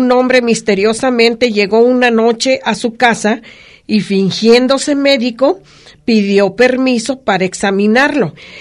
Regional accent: Colotlán, Jalisco, Mexico; yo como mexicana, jalisciense y colotlense, me siento muy orgullosa

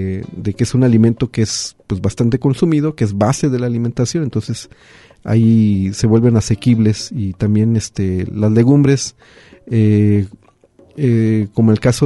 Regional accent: Mexico; Nosotros como mexicanos

